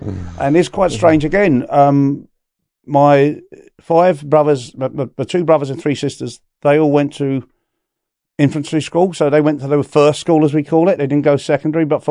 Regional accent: Isleworth, London, United Kingdom; born there; I was born in West London, Isleworth, about 7 miles west of the city. And we didn't have settlement then. My grandparents did, but they weren't licensed to have caravans, only a couple of caravans. So we were still roaming around.

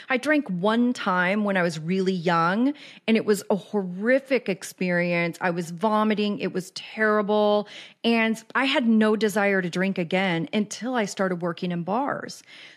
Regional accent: Kansas City, United States; moved away as an adult; also born or lived in Los Angeles, United States; And I know that sounds weird because I was born and raised in Kansas City, but my first adult formative years on my own as a grown-up were in LA. So I was very

